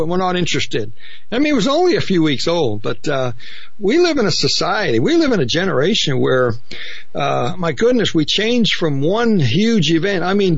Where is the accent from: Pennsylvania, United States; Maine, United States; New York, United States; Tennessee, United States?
Maine, United States; I grew up in Maine. We had blizzards, and it was never a big news event.